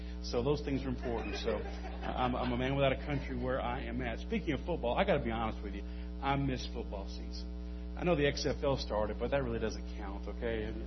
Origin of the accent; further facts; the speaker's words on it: Shreveport, Louisiana, United States; Yes, I grew up in Louisiana, but I'm from North Louisiana, which is Shreveport. And so I'm not a Cajun.